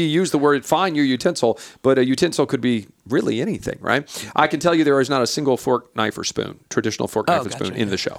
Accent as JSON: {"language": "English", "town": "Greenfield", "region": "Ohio", "country": "United States", "said": "I'm from Greenfield, Bainbridge, Chillicothe area"}